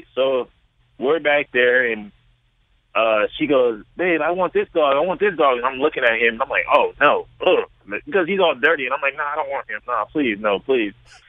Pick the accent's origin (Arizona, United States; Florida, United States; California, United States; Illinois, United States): California, United States; it made me miss home because, you know, I'm from California.